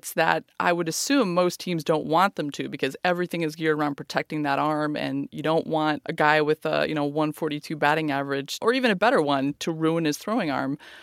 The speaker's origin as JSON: {"language": "English", "town": "Minneapolis", "region": "Minnesota", "country": "United States", "tie": "born or raised there", "said": "and in my hometown of Minneapolis, the Metrodome."}